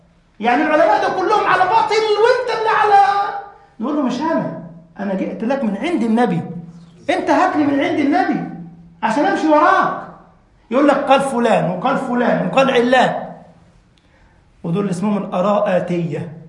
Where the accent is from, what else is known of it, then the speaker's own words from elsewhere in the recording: Egypt; عارف زي عندنا في مصر يقول لك في من ضمن الحيتان والأسماك سمكة اسمها القرموط.